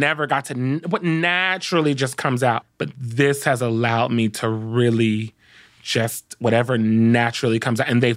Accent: Compton, California, United States; And I grew up in Compton. It's a little hood, you know what I'm saying?

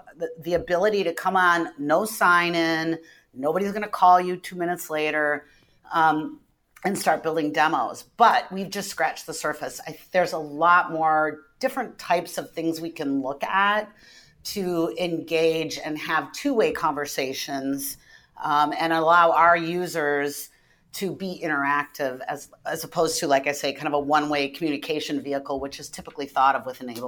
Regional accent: Green Bay, Wisconsin, United States; I grew up in Green Bay, so it's a little bit of an enemy to Chicago when it comes to football

